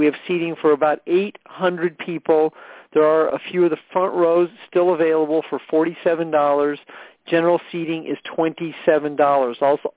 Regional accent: Pleasanton, California, United States; It's about 60 miles from my hometown, Pleasanton, California.

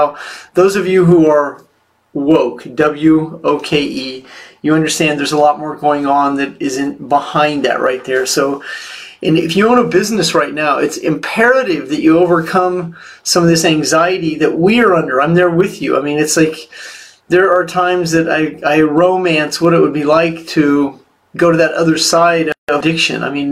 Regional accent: Kansas City, Missouri, United States; I'm from Kansas City, Missouri, and that is a twin city, Kansas City, Kansas, and Missouri.

